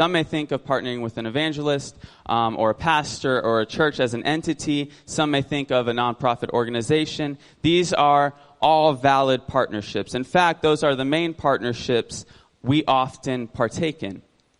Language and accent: English; Ocala, Florida, United States; I was born and raised in Florida. I don't think I'm ready for Germany, right? Like, I have grown up in Ocala my entire life. Like, I've never lived anywhere else.